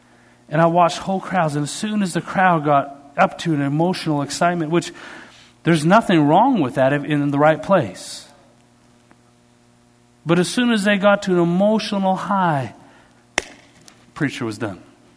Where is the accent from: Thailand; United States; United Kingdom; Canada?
Canada; I don't know if it's because I'm Canadian or whatever you want to call it.